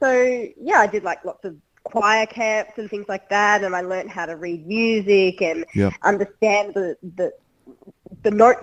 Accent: Melbourne, Victoria, Australia; And, Melbourne is my hometown. So to come back to Melbourne.

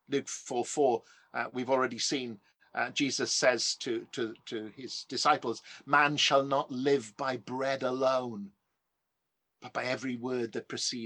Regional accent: Wales, United Kingdom; When I was growing up in South Wales, and other people from the valleys would probably identify with this, we had two rooms downstairs. We lived in a three-bed terraced house

